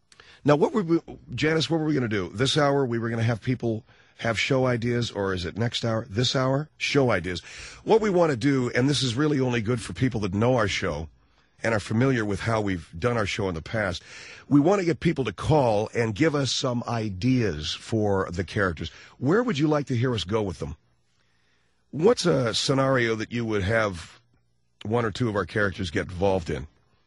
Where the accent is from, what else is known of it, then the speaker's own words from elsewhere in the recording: Arcadia, California, United States; Santa Anita is a racetrack that actually is in my hometown of Arcadia, California.